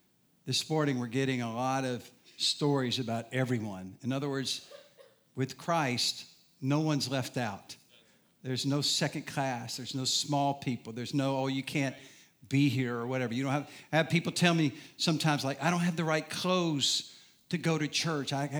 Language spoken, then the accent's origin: English; Southern US, United States; I'm from the South. We're polite in the South, right?